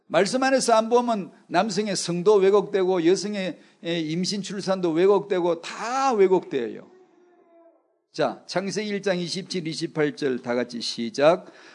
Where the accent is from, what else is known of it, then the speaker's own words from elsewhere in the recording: South Korea; 난 한국 사람인데